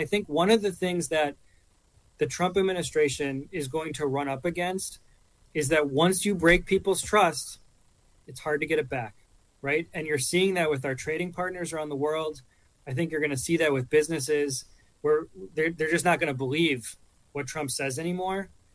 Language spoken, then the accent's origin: English; Wisconsin, United States